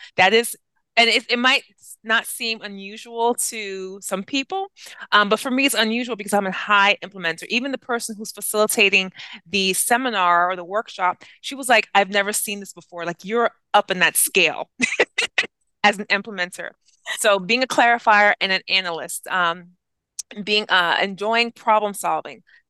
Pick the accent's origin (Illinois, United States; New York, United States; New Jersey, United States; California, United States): New York, United States; Okay, so I had mentioned before in my bio, Haitian American, right? I'm born and raised in New York, and my family, they were a big proponent in terms of education